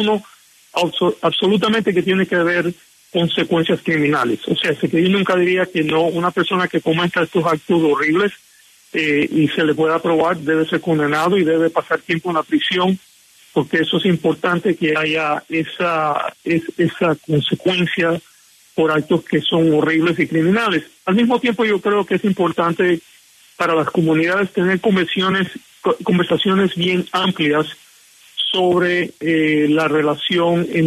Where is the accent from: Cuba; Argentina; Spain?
Cuba; now in United States; en mi caso yo soy cubano, llegamos inclusive a través de los vuelos de la libertad, llegamos a Miami, estuvimos en la Casa de la Libertad, y después mi familia estaba ya todo en California.